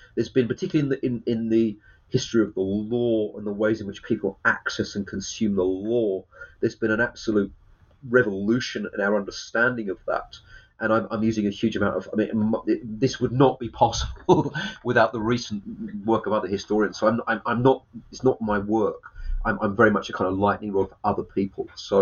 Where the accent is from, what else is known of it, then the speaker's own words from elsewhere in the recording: England, United Kingdom; I'm English.